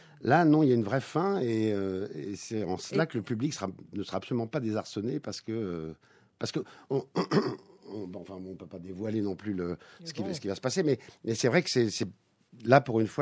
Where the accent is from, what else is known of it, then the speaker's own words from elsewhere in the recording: Pantin, Île-de-France, France; Moi, je viens de Pantin.